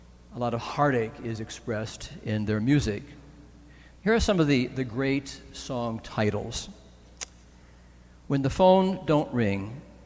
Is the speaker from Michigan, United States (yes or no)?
yes; Ionia, Michigan, United States; Of course, I grew up in Ionia, and my mother's brother was a country western singer.